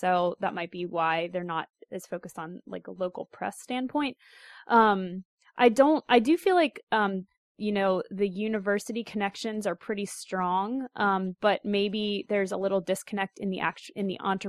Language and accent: English; Cincinnati, Ohio, United States; I come from Cincinnati where it's really consumer focused.